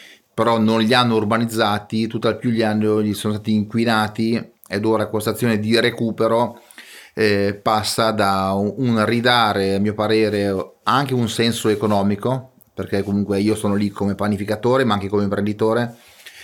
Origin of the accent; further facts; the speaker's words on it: Lombardy, Italy; io sono brianzolo, quindi conosco molto bene le dinamiche del nord Milano, meno quelle del sud.